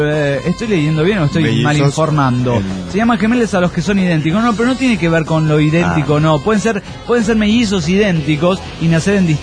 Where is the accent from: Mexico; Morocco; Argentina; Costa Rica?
Mexico; Veracruz; en México, o por lo menos en Veracruz, de donde yo soy